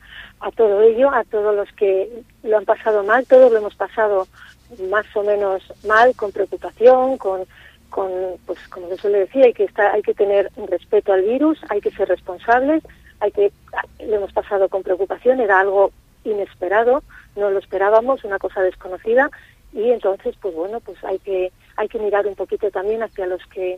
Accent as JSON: {"language": "Spanish", "town": "Laredo", "region": "Cantabria", "country": "Spain", "tie": "born or raised there", "said": "a mi pueblo, a mi querida Villa de Laredo"}